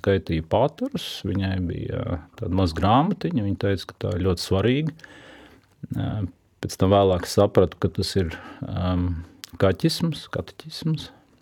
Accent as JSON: {"language": "Latvian", "region": "Latgale", "country": "Latvia", "said": "es esmu no Latgales, tad tur katoļa ticība ir dominējoša un arī man vecmāmiņa un vectētiņš bija ļoti ticīgi."}